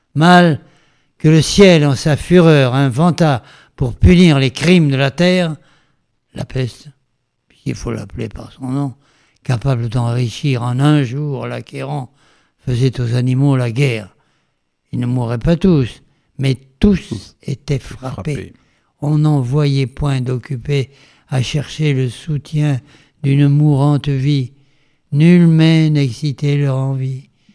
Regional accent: Bordeaux, Nouvelle-Aquitaine, France; now in Paris, France; Je suis un petit Bordelais monté à Paris en 1950

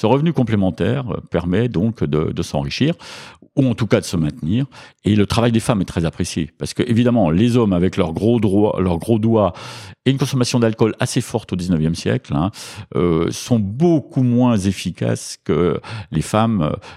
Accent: Bourgogne-Franche-Comté, France; accent: Franche-Comté; je suis originaire de Franche-Comté, comme mon accent ne l'indique plus, mais non. Je n'ai pas l'accent de Toulouse. J'ai perdu mon accent franc-comtois. Alors je suis à moitié suisse par ma mère aussi

